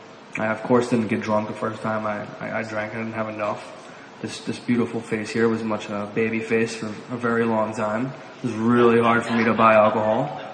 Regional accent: New York City, New York, United States; I was born and raised in the Bronx. I came from a really loving family.

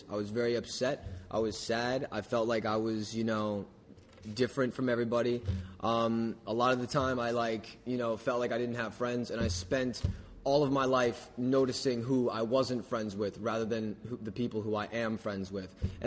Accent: New York City, New York, United States; born there; I mean, I was born in New York City, and I will rep that until the day that I die.

